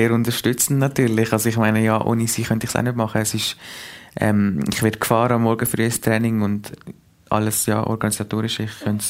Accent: Zurich, Switzerland; born there; Grosseltern sind da, also leben da, meine Eltern sind da aufgewachsen, sind dann aber auf Zürich runter und ich lebe eigentlich, ja, also ich bin in Zürich geboren.

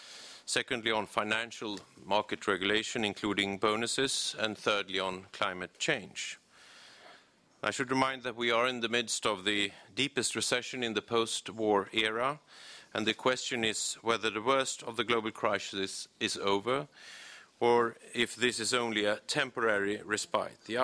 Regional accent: Sweden; On a personal note, I can say that that's more people than we have inhabitants in my home country, Sweden.

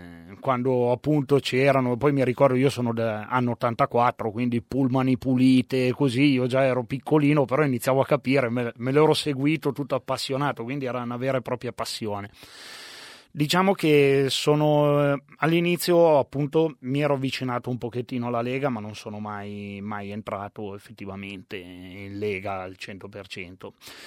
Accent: Legnano, Lombardy, Italy; io, sono originario di Legnano, sì, sono sempre stato lì.

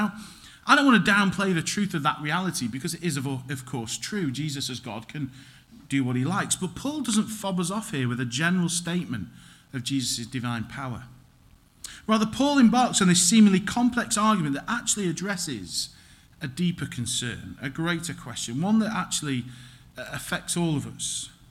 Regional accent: United Kingdom; So for me, that would be, I'm white British, whatever that means. I'm Caucasian.

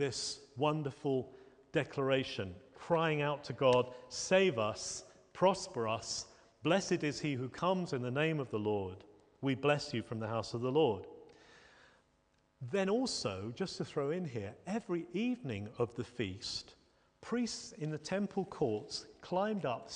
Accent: United Kingdom; I know we're British. What are we going to do in heaven when everyone else is shouting and making a noise?

